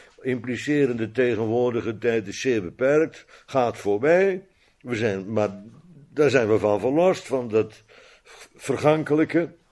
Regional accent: Netherlands; Maar ja, ik ben ook een Nederlander, dus ik mag niks zeggen.

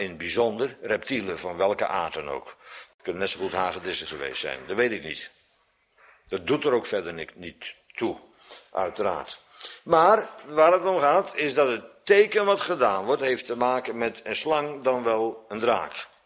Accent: Netherlands; Ja, één daarvan is de Oude Rijn, daar ben ik geboren en getogen aan de Oude Rijn.

